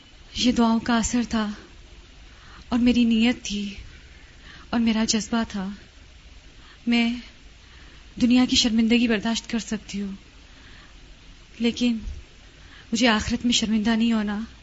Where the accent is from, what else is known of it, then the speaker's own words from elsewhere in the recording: Lasbela, Balochistan, Pakistan; میرا تعلق ڈسٹرکٹ لسبیلا بلوچستان سے ہے